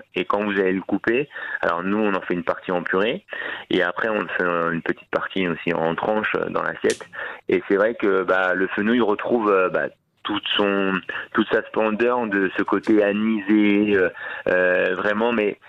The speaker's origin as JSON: {"language": "French", "town": "Paris", "region": "Île-de-France", "country": "France", "said": "parce que ça fait quoi 9 mois bientôt que je suis ici, je viens de Paris, donc j'ai été accueilli les bras ouverts"}